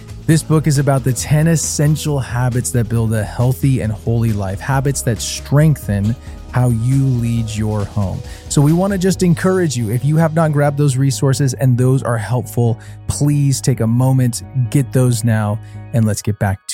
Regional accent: Portland, United States; My story is I grew up primarily in Portland. I had a really, you know, interesting family situation.

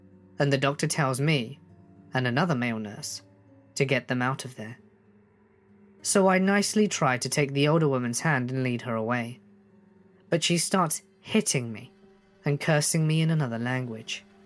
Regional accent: Midwest, United States; moved away as an adult; now in New Orleans, United States; I am originally from the Midwest, a tiny sleepy town of less than a couple of thousand people, so New Orleans was a culture shock for me.

